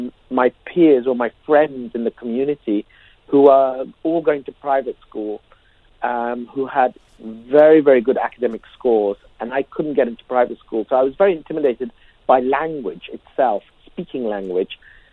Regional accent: London, United Kingdom; I grew up in South London, but my people, if you like, my parents' people, Bangladeshis, there were a lot of them, you know, who came out of East London.

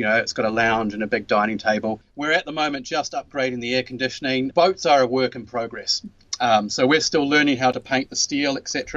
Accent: New Zealand; being a Kiwi, we like to fly about as well. This is the fifth country we've lived in.

